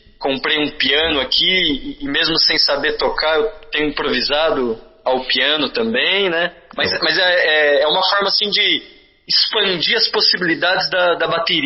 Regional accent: Campo Mourão, Paraná, Brazil; eu sou mais aqui do interior, eu sou de Campo Mourão.

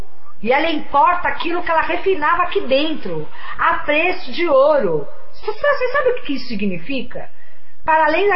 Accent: Bahia, Brazil; Eu sou da Bahia

